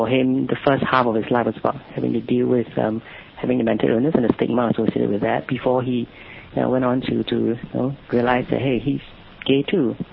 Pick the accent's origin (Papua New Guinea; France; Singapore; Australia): Singapore; I'm from Singapore.